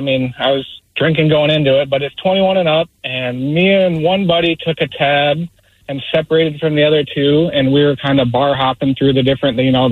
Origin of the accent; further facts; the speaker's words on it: Michigan, United States; it was Michigan State, and we're from Michigan, so we're like, well, we actually like this team.